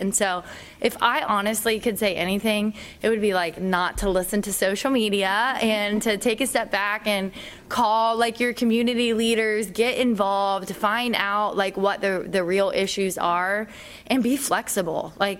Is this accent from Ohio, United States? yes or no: yes; Reynoldsburg, Ohio, United States; just being both a business owner and growing up in Reynoldsburg